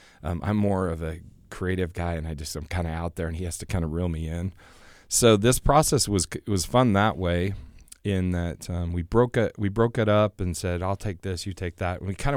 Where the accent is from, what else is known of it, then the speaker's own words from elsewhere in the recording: Orem, Utah, United States; we grew up in Orem. We grew up in the same neighborhood.